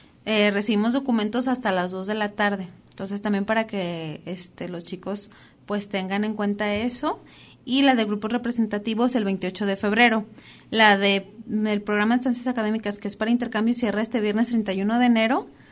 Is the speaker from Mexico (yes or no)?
yes; Mexico; como buenos mexicanos